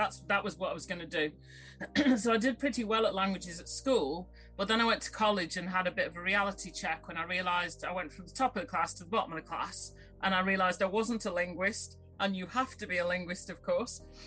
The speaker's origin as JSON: {"language": "English", "town": "Stoke-on-Trent", "region": "West Midlands", "country": "United Kingdom", "moved": "as an adult", "lives_now": "Bournemouth, United Kingdom", "said": "I'm originally from Stoke-on-Trent, although I live in sunny Bournemouth now, have done for quite a long time. I moved with my job many years ago. And so yeah, originally from a proper Potteries girl"}